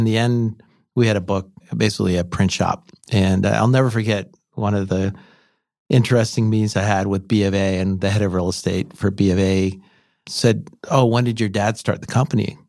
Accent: North Vancouver, British Columbia, Canada; I grew up in North Vancouver, went to Carson Graham High

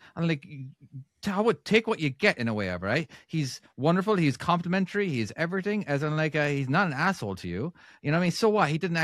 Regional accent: Ireland; Oh, I'm an Irishman in an Irish bar and everyone's going to fucking love me

